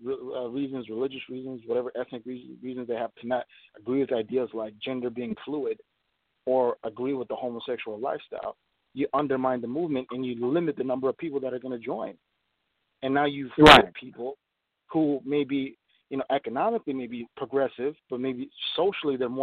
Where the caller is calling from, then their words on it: Minneapolis, Minnesota, United States; I'm calling from Minneapolis.